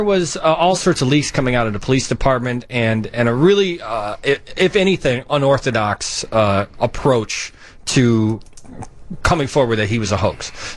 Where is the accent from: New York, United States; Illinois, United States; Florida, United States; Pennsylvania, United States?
Illinois, United States; Chicago; I'm embarrassed by it as a Chicagoan because I don't want our name dragged through the mud.